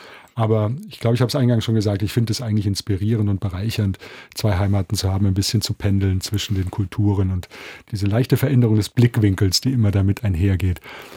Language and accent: German; Hesse, Germany; da wo ich herkomme, in Oberhessen, da gibt's das dann von der Kirche.